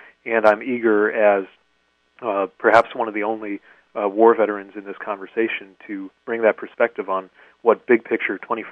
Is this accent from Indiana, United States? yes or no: yes; Indiana, United States; makes it difficult for people in my home state of Indiana or yours of California to have a voice in presidential politics.